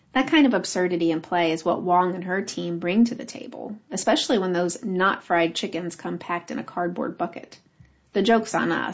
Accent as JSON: {"language": "English", "town": "Ann Arbor", "region": "Michigan", "country": "United States", "tie": "born or raised there", "said": "a facility with indoor courts in my hometown of Ann Arbor, Michigan, and instantly fell in love."}